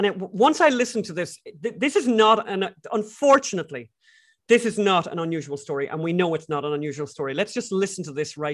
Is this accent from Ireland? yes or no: yes; Ireland; Slow down now. We're from Ireland.